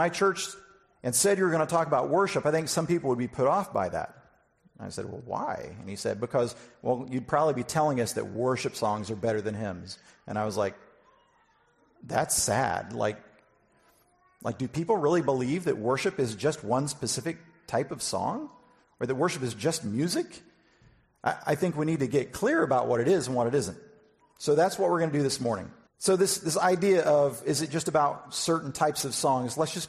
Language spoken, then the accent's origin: English; Omaha, Nebraska, United States; I mean, someone already mentioned that I'm from the United States. I'm from Omaha.